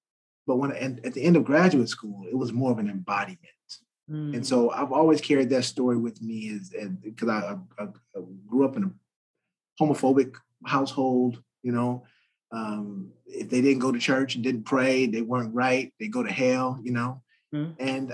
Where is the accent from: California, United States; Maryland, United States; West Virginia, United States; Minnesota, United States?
California, United States; Los Angeles; I'm from Los Angeles. I'll make a long story longer.